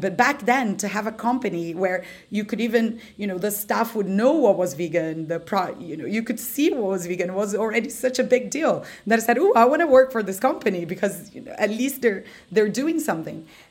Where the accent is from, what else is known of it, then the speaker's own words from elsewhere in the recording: Brazil; English is a second language; now in United Kingdom; I'm from Brazil originally